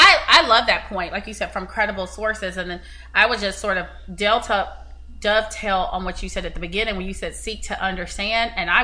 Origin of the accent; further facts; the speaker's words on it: East Coast, United States; I'm from the East Coast